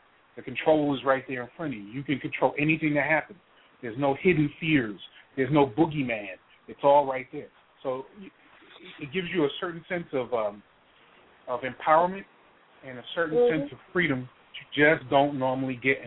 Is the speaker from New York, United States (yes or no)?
yes; New York, United States; And I was living in New York. I grew up in New York.